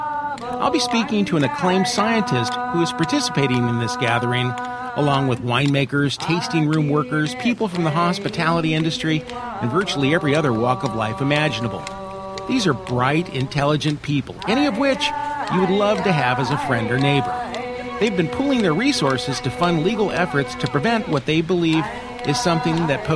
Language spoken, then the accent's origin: English; Atascadero, California, United States; a conversation I recently had in the Grape Encounters Emporium wine bar back in my hometown of Atascadero.